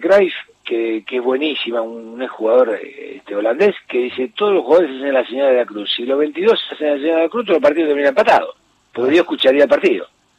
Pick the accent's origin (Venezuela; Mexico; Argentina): Argentina; ¿Cómo vamos a copiar el modelo alemán si los alemanes son alemanes y nosotros somos argentinos?